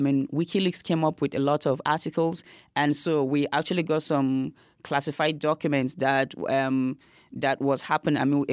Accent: Jos, Plateau, Nigeria; I come from Jos, and Jos is middle part of Nigeria. So it's sort of like a mini Nigeria. It's a multicultural society.

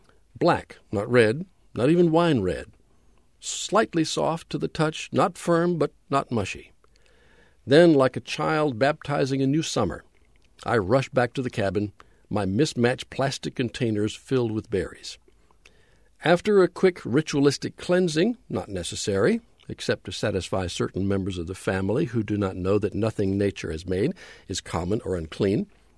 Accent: Louisiana, United States; When I was growing up in North Louisiana, the road we lived on intersected with Highway 171 just beyond Dead Man's Curve.

